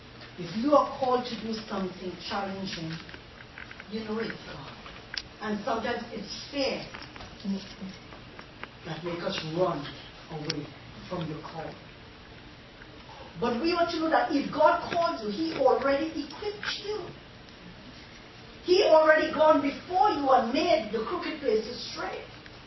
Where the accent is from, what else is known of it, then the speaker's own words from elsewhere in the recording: Port of Spain, Trinidad & Tobago; born there; I remember back home, we had some relatives. I'm a city girl. I was born in Trinidad, Port of Spain.